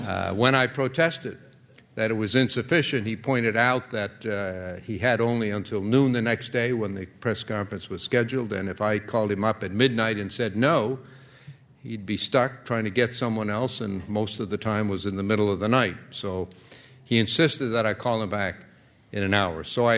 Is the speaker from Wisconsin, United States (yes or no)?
no; Maine, United States; I was serving as a federal judge in my home state of Maine